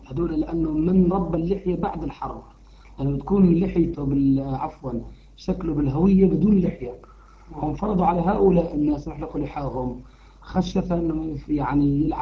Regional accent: Algeria; احنا كنا موجودين في بغداد، واحنا جزائريين

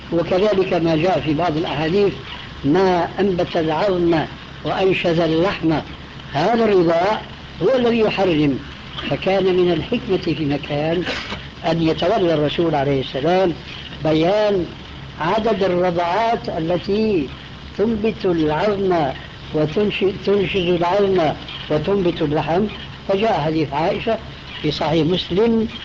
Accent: Syria; الحقيقة أن هؤلاء يقولون عندنا في سوريا بعض الناس

